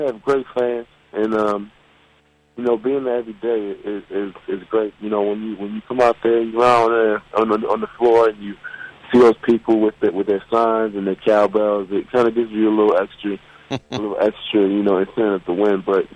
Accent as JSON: {"language": "English", "town": "Baltimore", "region": "Maryland", "country": "United States", "said": "I am from Baltimore, but I never watched The Wire."}